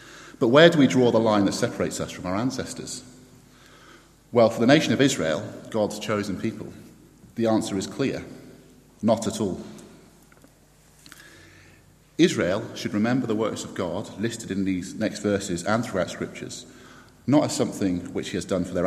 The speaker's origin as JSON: {"language": "English", "region": "England", "country": "United Kingdom", "said": "So I'm English"}